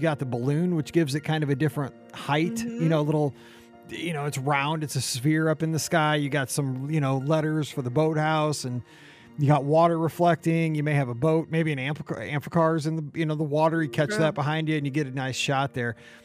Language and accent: English; St. Louis, Missouri, United States; Like I'm from St. Louis. And so I get the biggest kick out of an attraction when I hear or see something referenced my town.